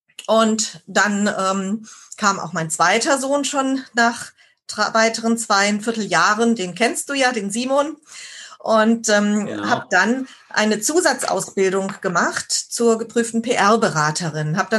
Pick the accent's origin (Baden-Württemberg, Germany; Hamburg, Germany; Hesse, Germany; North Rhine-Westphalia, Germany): Baden-Württemberg, Germany; Also ich bin hier in der Kurpfalz aufgewachsen. Gerne. Man hört es zwar nicht unbedingt an der Sprache. Ja, ich bin nicht, ich spreche keinen Dialekt normalerweise. Das durften wir zu Hause nicht. Da war Hochdeutsch angesagt